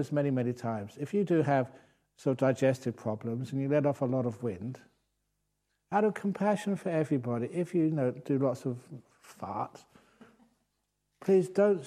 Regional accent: Thailand; I was brought up mostly in Thailand as a monk.

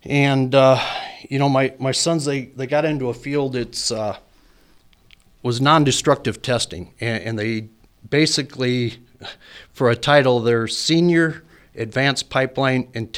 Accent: West Point, Nebraska, United States; So I was born and raised in West Point. I have five older brothers.

